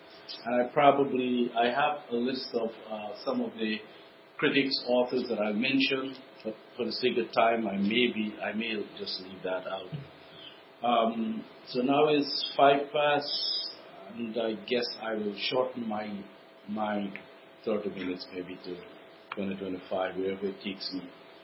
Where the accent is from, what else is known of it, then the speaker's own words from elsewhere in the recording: Guyana; I am originally from Guyana, which was British Guyana